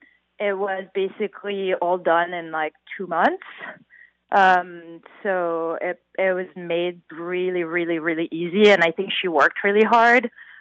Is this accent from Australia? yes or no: no; France; English is a second language; I have a very different background from a lot of people because I come from France.